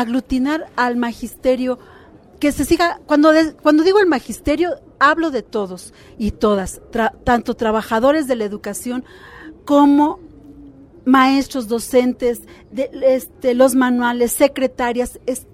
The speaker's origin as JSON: {"language": "Spanish", "region": "Mexico City", "country": "Mexico", "said": "Eso que nosotros somos del Distrito Federal."}